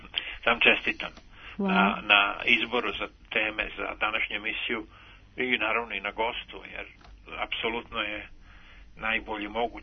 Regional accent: Bosnia & Herzegovina; zato što sam poreklom iz Bosne, iz jednog malog grada, gdje sam završio osnovnu i srednju školu

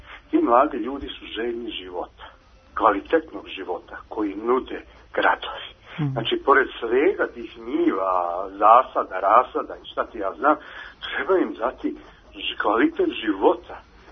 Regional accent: Belgrade, Serbia; ja sam Beograđanin. A gospođo, ovo, ja 50 km od Beograda živim u bedi, u pustinji.

